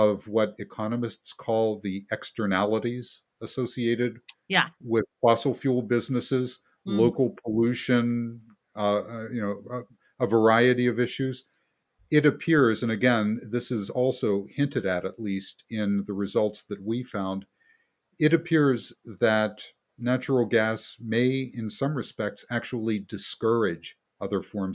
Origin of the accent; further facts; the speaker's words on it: West Virginia, United States; born there; Back when I was born in West Virginia, the coal industry employed directly about 140,000 people